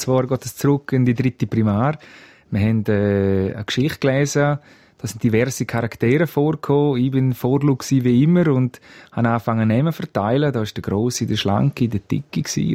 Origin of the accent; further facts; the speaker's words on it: Chur, Graubünden, Switzerland; Ich bin in Chur geboren, bin hier aufgewachsen. Ich bin ein Churer, glaube ich, das darf man so sagen. Ich bin ein Bündner und mir liegt sehr viel eigentlich an der Heimat.